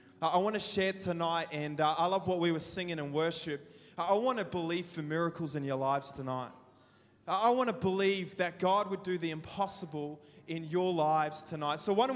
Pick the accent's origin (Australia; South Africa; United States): South Africa; I'm from South Africa, right? So I am like security conscious to a whole nother level